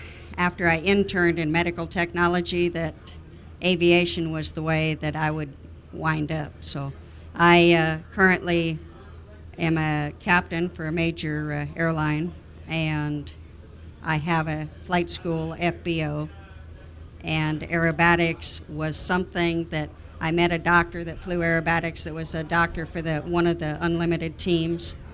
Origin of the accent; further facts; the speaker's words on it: Omaha, Nebraska, United States; now in La Porte, United States; Well, I live in La Porte, Texas, originally from Omaha, Nebraska, but I've been in Texas for so many years now that I think it's wearing on me.